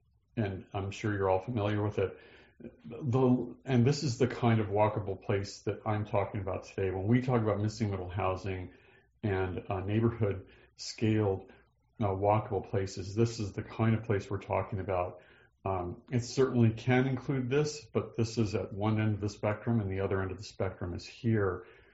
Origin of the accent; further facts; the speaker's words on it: Isleton, California, United States; I'm from Northern California, even though I live in Southern California. Don't hold that against me. I'm from the Sacramento River Delta. I grew up in Isleton.